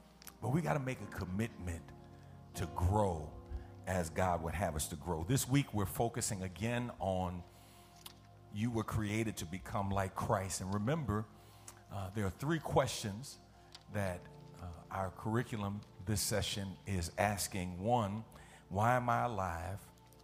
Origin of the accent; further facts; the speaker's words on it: New York City, New York, United States; Now, I grew up in New York City, but I grew up in the Jacob Riis Housing Projects, 465 East 10th Street, apartment 13H, 10009, right? Right off of FDR Drive.